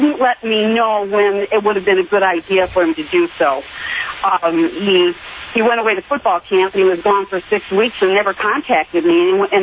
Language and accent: English; Ireland; I'm Irish.